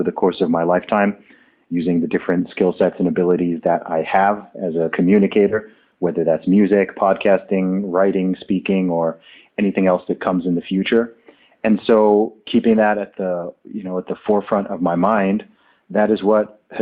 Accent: Saudi Arabia; You know, if I say I grew up in Saudi Arabia

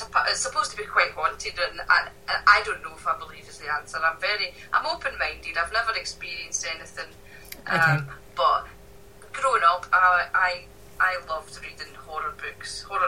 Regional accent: Ayr, Scotland, United Kingdom; I'm not actually from Glasgow. I'm from a small seaside town called Ayr, which is about 30 miles away from Glasgow.

